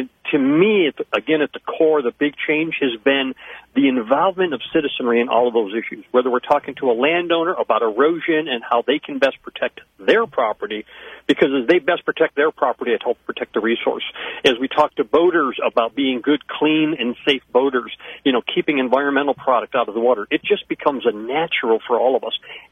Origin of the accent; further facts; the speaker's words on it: New York, United States; We have a family place in the Finger Lakes. I grew up in the Southern Tier.